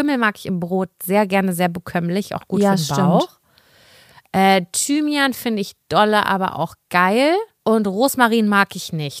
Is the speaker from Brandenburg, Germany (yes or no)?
no; Hamburg, Germany; Das muss man als Hamburgerin ja.